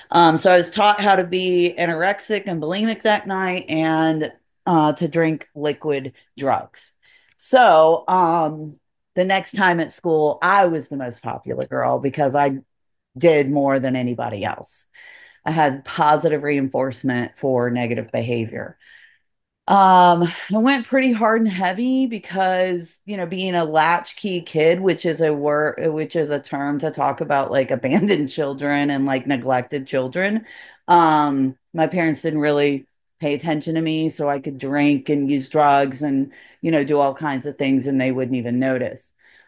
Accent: Asheville, North Carolina, United States; also born or lived in Anchorage, Alaska; I was born in Anchorage, Alaska, but my family is from Asheville, North Carolina. My dad was in the military. We traveled around for a little bit and then we went back to Asheville, North Carolina. I grew up there.

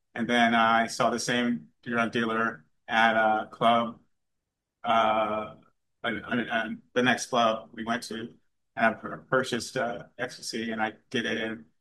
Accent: Depew, New York, United States; born there; I was born in Buffalo, New York. Well, Depew, New York, which is a suburb of Buffalo. It's near the Canadian border in 1970.

